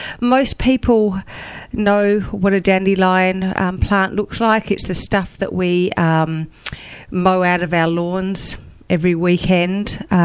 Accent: Australia; Well, it might be my Australian apologies for being Australian, but I do talk through my nose sometimes.

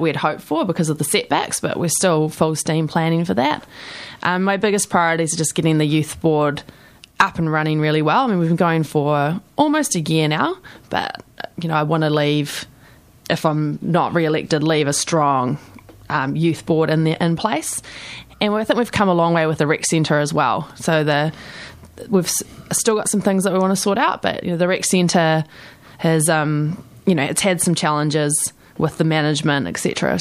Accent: Hamilton, Waikato, New Zealand; which is I've been there quite a few times. It's my hometown, so.

